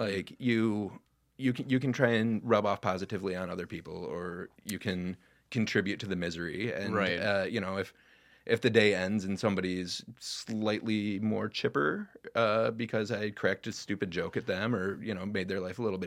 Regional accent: Flint, Michigan, United States; You know, I grew up in and around Flint, Michigan, which is a place that's been pummeled consistently with bad news after bad news after being kind of this like Midwestern paragon of the American dream.

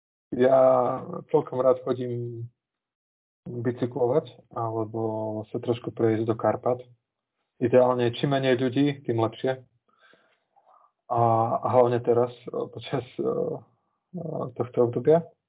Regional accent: Košice, Košice Region, Slovakia; ja som z východu, ja mám vytvičenú pečeň asi geneticky

